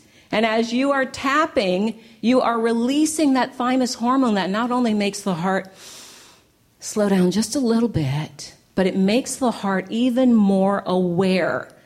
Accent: San Francisco, California, United States; I got back to San Francisco, which is my hometown, to do my internship.

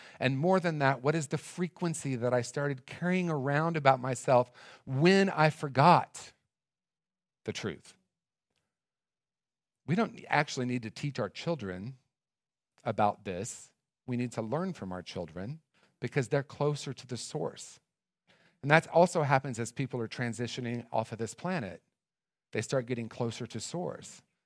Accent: Indiana, United States; when I was a little kid, growing up in Indiana, and I told the year earlier, so I'm going to tell it again, born in 1965. Yeah! And being a product of the Midwest in the late 60s

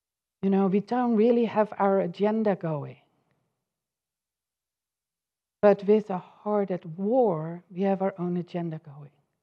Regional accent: Netherlands; English is a second language; I'm from Holland. We really acknowledge the fast lane.

